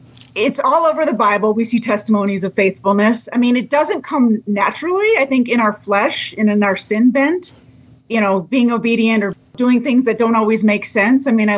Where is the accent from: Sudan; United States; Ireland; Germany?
United States; Detroit, Michigan; I was raised in Michigan, Detroit area. That is a vibe. I love Michigan summers, but currently living here in Northern Nevada